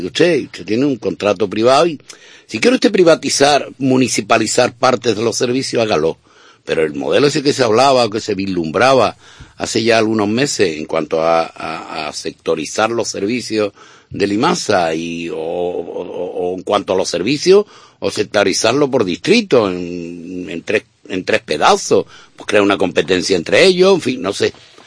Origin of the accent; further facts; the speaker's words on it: Málaga, Andalusia, Spain; yo soy malagueño, dependo de esta ciudad y estoy encantado y enamorado de mi ciudad.